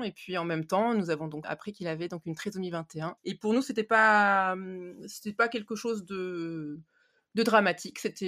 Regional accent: Nantes, Pays de la Loire, France; je suis de Nantes

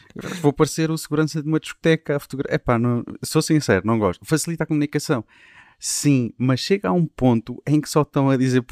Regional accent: Cacém, Lisbon, Portugal; eu sou do Cacém, está tudo bem, estava no Algarve

